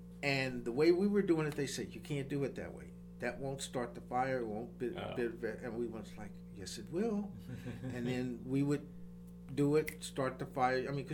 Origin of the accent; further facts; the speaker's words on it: Midwest, United States; because I grew up in the Midwest